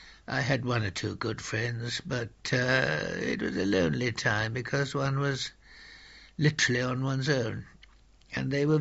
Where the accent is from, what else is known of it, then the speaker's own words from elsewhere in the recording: Pune, Maharashtra, India; born there; And I was born in 1918 in Pune.